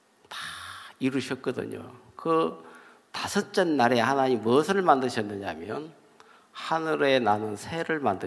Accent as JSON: {"language": "Korean", "region": "Jeolla", "country": "South Korea", "lives_now": "Uljin, South Korea", "said": "이제 울진에 살다 보니까 이제 아이고 저는 전라도 사람인데 나도 사투리를 쓰지만은"}